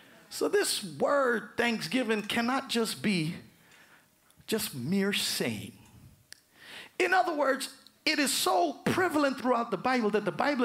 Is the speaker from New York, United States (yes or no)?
yes; New York, United States; I grew up in New York, but thank God I've never had to, you know, fight to defend myself